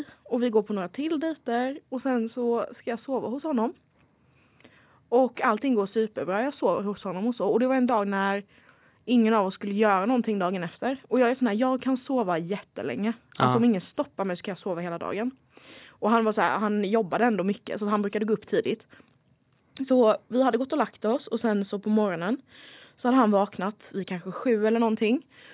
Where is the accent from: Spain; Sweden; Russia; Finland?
Spain; Canary Islands; Jag kommer från Gran Canaria.